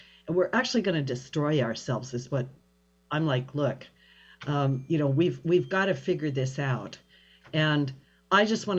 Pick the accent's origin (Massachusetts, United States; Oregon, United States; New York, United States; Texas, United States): Oregon, United States; Pendleton; Pendleton, Oregon.